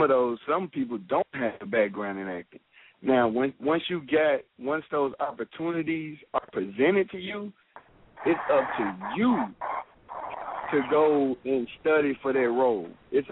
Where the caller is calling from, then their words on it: Tennessee, United States; I'm calling in from Tennessee, man.